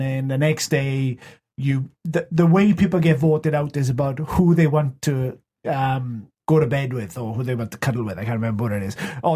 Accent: Wales, United Kingdom; I was a little disappointed for Wales in the end, because I thought that we'd beaten probably the better team in our half of the draw

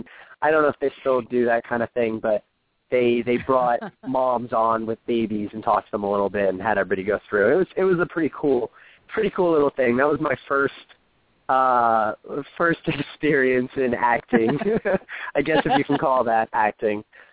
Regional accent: New Jersey, United States; I remember going to the city because I grew up in New Jersey, and we would go to New York.

